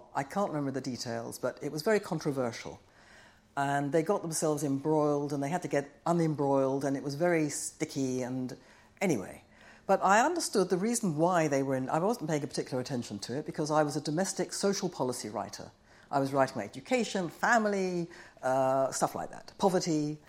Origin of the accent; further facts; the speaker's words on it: London, United Kingdom; I was born and bred in London. I had never wished to live anywhere other than Britain.